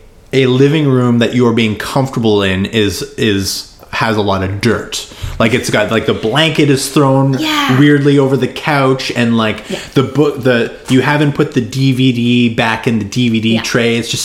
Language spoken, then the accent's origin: English; Ottawa, Ontario, Canada; Born and bred in Ottawa.